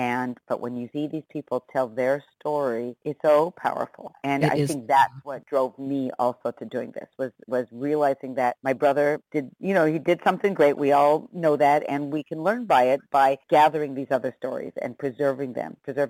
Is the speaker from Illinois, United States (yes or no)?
no; Arizona, United States; We grew up in Arizona in a very non-Jewish neighborhood, and I don't think I really knew anything about the Holocaust growing up, not until later years.